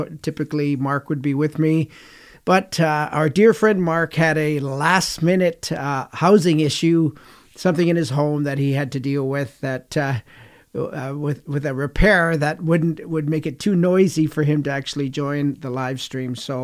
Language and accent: English; Canada; I'm a Canadian. I've grown up in this weather